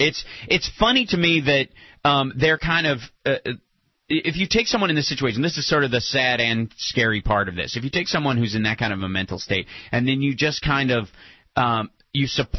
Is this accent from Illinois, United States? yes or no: yes; Chicago, Illinois, United States; I grew up in Chicago. I know. But because I'm from Chicago, I will be hanging out in Chicago every night.